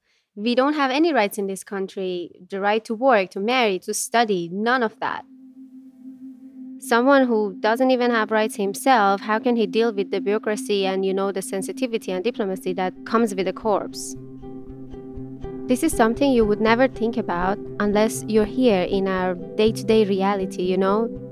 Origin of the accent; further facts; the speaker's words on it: Iran; moved away as an adult; now in Indonesia; I came here from Iran with my family when I was about 21 years old. I've been stuck here in Indonesia for more than 7 years now